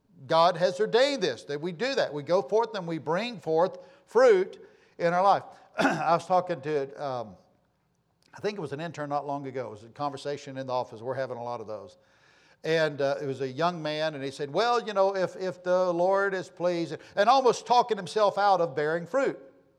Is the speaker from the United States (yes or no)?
yes; Texas, United States; Well, I'm from West Texas, so she's got to be partial with, but I like Israel more than West Texas.